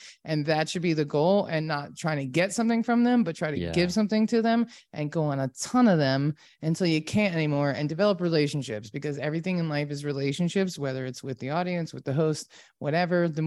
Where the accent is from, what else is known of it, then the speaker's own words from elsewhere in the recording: Virginia, United States; I grew up in Virginia, nowhere near any surfing.